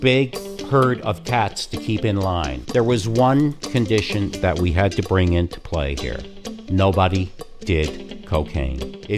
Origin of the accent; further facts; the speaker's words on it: Newfoundland and Labrador, Canada; this guy who I grew up with in Newfoundland